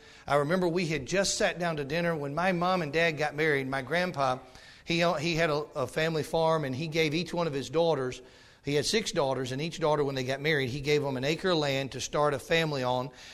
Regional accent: Cullman, Alabama, United States; I'm originally from Alabama, and we live, I'm from Cullman County, Alabama.

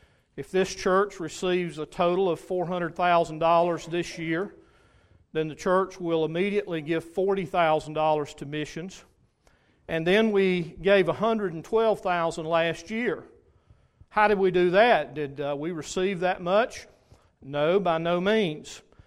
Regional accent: Rock Hill, South Carolina, United States; I'm from Rock Hill, South Carolina, and I can't hide that no matter where I go.

